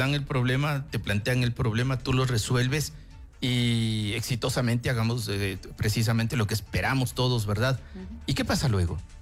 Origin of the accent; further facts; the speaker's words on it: Ecuador; nos van a representar también como ecuatorianos también.